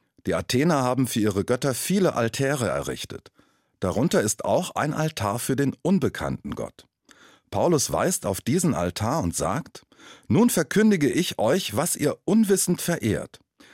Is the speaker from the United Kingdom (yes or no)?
no; Ernsthausen, Hesse, Germany; In diesem Moment wechsle ich in meinen Heimatdialekt. Und ich sei vor Ernsthause.